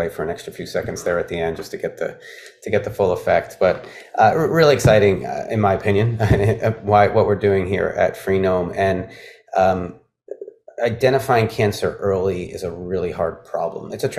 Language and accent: English; Northeast, United States; I speak relatively fast. because I'm from the Northeast and it was just a thing.